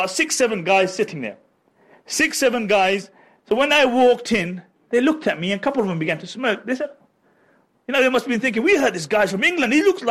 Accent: Pakistan; don't come out with the thing that, man, this guy's racist, I'm a Pakistani, yeah?

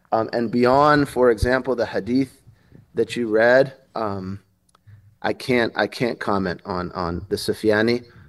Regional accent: Berkeley, California, United States; I grew up in Berkeley, California

